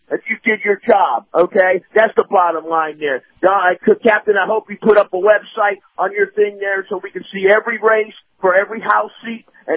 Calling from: Tampa, Florida, United States; at Tampa.

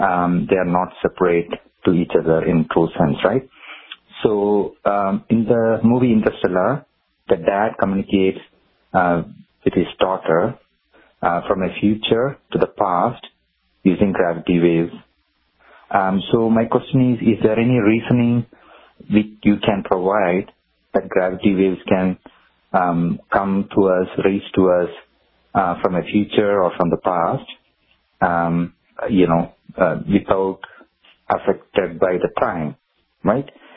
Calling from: Phoenix, Arizona, United States; I am calling from Phoenix, Arizona.

